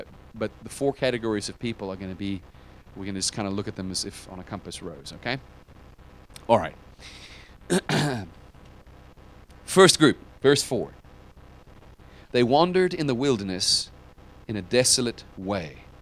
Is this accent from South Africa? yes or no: yes; South Africa; also born or lived in United States; I grew up in a single-parent household in South Africa, and I was born in America, and my dad is American, but my mom and my dad were divorced when I was young, and I was raised in South Africa.